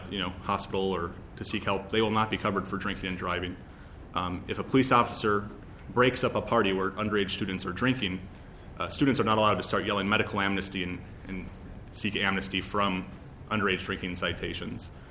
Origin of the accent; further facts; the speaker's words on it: Rochester, Minnesota, United States; I'm the student body president at the University of Minnesota Twin Cities campus. I'm originally from Rochester, Minnesota.